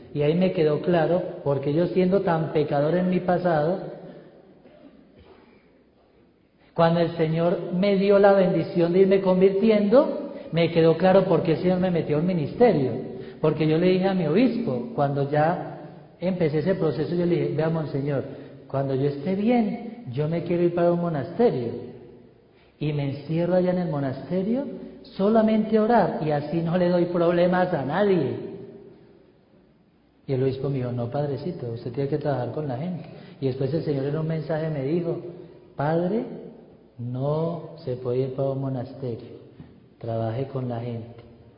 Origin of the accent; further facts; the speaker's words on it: Antioquia, Colombia; ¿De dónde es usted, padre? De Antioquia, no, con razón.